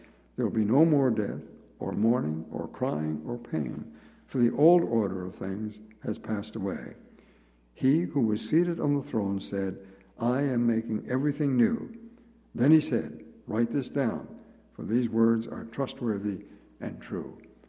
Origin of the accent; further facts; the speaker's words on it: Nova Scotia, Canada; Many of you will know that I grew up in Nova Scotia, and the sea was part of my life.